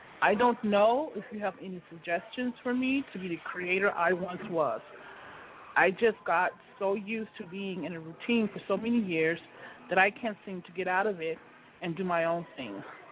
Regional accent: Utah, United States; Question one is from Lois from Utah, my hometown where I'm at right now.

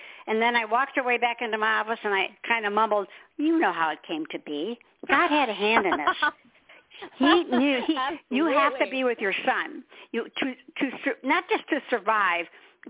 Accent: Detroit, Michigan, United States; I hated Michigan. I mean, I'm a Motown girl. I'm from Detroit.

